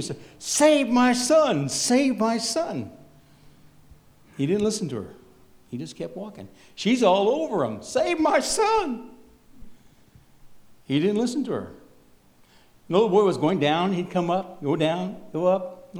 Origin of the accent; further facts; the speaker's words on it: New York, United States; now in Oregon, United States; I'm from upstate New York, believe it or not. I know I don't have the accent, but I am.